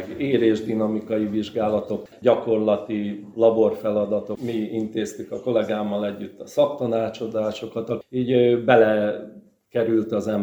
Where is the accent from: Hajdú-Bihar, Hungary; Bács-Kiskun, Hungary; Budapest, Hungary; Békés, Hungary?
Bács-Kiskun, Hungary; Kiskunfélegyháza; born there; Piskunfélegyházi születésű vagyok.